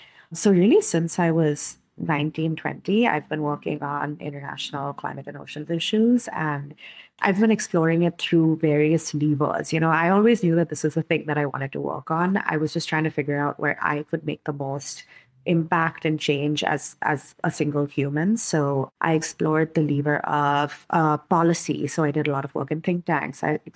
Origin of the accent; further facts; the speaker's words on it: India; moved away as an adult; So I'm originally from India. When I went to the States for undergrad, I studied biology